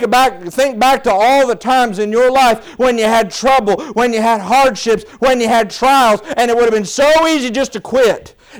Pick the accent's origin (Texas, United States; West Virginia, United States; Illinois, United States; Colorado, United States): West Virginia, United States; I'm from West Virginia. I say roof. I don't say roof.